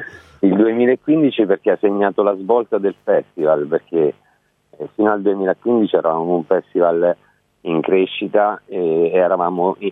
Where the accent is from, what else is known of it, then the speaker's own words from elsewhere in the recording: Fermo, Marche, Italy; born there; sono nato a Fermo